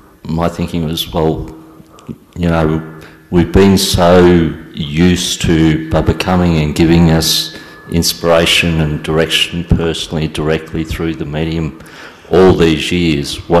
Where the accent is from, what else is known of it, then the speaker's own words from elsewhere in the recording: Australia; from Australia, 39 years in Gyan.